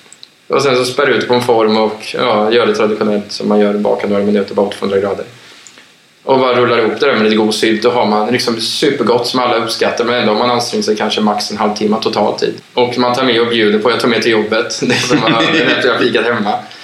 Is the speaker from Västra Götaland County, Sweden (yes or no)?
no; Västervik, Kalmar County, Sweden; Och jag besöker dem också så länge, eller så ofta jag kan när jag är hemma i Västervik.